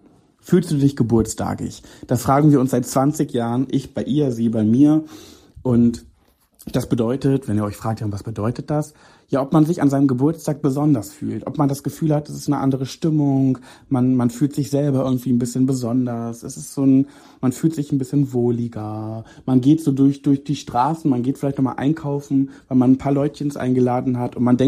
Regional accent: Braunschweig, Lower Saxony, Germany; bei uns in Braunschweig war es immer das Jolly Joker, jetzt ist es die Eule, wo so die Teenies abhotten.

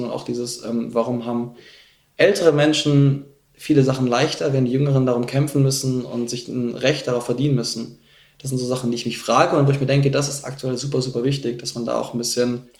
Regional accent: Munich, Bavaria, Germany; Ich komme aus München

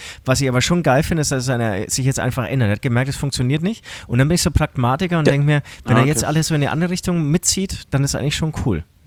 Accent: Herzogenaurach, Bavaria, Germany; Und zwar, ich komme aus Herzogenaurach, wie ihr alle wisst, inzwischen.

